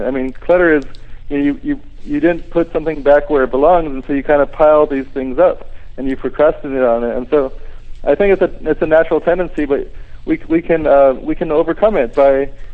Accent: Guam; also born or lived in Oregon / California / Seattle; I was born in Oregon, but I've lived in the Bay Area in California, also in Seattle. I've lived most of my life here on Guam. I went to school here, grew up here, and it's home for me.

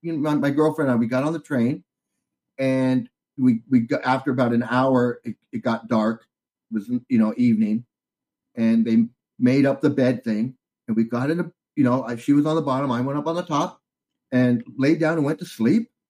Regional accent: California, United States; now in Thailand; growing up in California and, I would say most of the world, people go to the beach and they lay out on the sun

